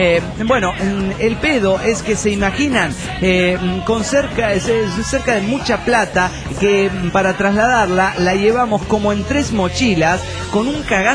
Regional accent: San Luis, Argentina; de San Luis, Argentina.

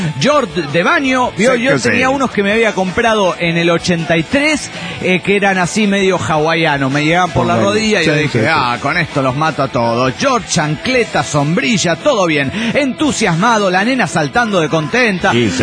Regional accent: Argentina; Soy argentino, soy emotivo.

